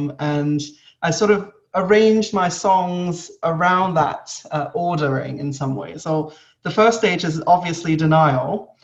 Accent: Hong Kong; as a young boy growing up in Hong Kong, it is a place where every summer we get a lot of typhoons.

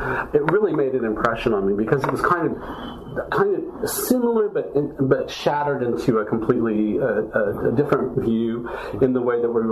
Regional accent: Midwest, United States; And then, of course, growing up in the Midwest, under the most horrible of circumstances, that was all, of course, suppressed.

